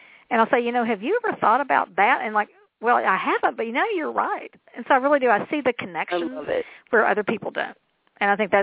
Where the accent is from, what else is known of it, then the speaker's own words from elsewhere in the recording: the South, United States; see, I was raised in the South, and like in my world, my mother taught me, you know, be nice and quiet, and you sit quietly with your hands folded.